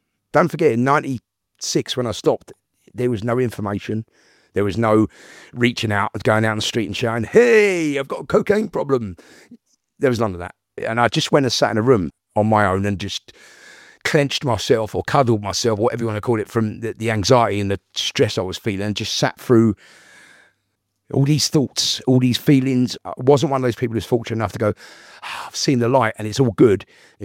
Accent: Wembley, London, United Kingdom; also born or lived in Hackney; I was born in Hackney, moved rapidly to Wembley from there. I grew up in Wembley.

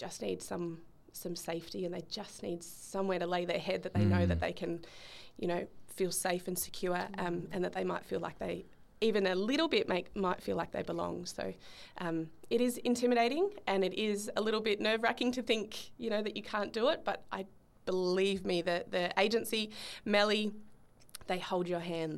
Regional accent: Bendigo, Victoria, Australia; I grew up in Bendigo, and there was a lady at my local church in Bendigo

